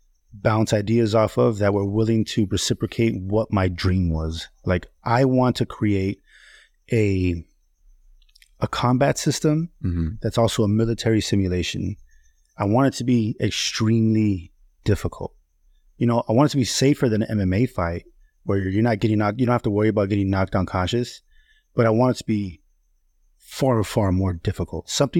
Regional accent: El Sereno, California, United States; so I grew up in El Sereno, and I had a group of friends.

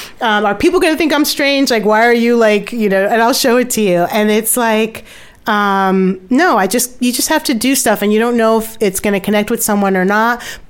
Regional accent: Barbados; So I grew up in Barbados listening to all those hymns and stuff like that at my boarding school.

